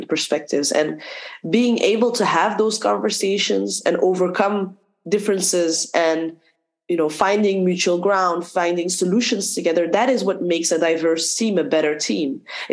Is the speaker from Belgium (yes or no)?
yes; Belgium; I grew up in Belgium. I have a Moroccan background. I grew up in a Muslim household. I am practicing Muslim today.